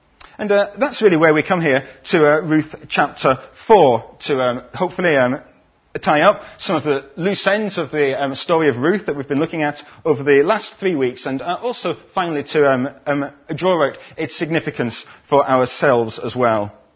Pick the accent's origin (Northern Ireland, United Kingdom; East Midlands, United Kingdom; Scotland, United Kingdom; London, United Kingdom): Scotland, United Kingdom; Scotland, where I'm from, about my family, or my education, or my work.